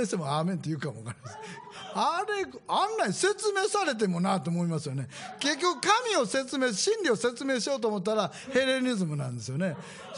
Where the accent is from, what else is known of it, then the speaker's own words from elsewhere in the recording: Kansai, Japan; now in Kanto, Japan; 関西人なんですよ、ね、から今関東におるけどね